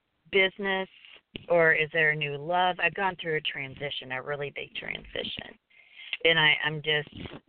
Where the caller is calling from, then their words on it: Arkansas, United States; I'm calling from Arkansas.